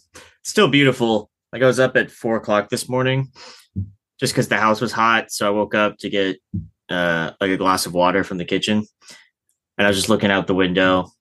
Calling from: Pacific Northwest, United States; Oh, I'm in the beautiful Pacific Northwest.

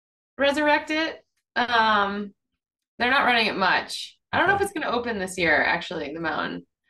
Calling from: Jackson, New Hampshire, United States; I'm in Jackson, New Hampshire.

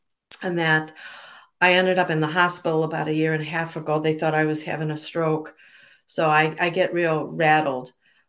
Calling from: Florida, United States

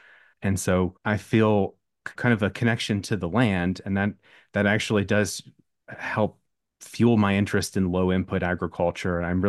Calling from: Kentucky, United States; I'm calling you from the Appalachian Mountains of Floyd County, Kentucky.

